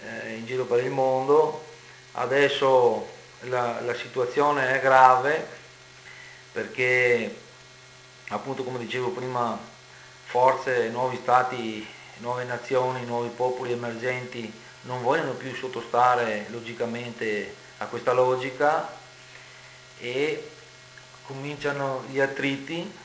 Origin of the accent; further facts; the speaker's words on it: Veneto, Italy; Ecco, dunque, per noi come veneti, questo momento di crisi, questo momento che potrebbe essere da un certo punto di vista oscuro, potrebbe aprire delle nuove vie